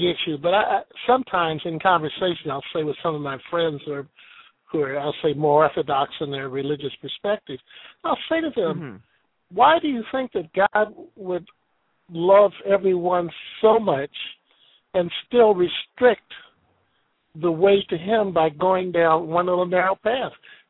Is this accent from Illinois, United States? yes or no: no; Missouri, United States; Of course, I'm from Missouri originally.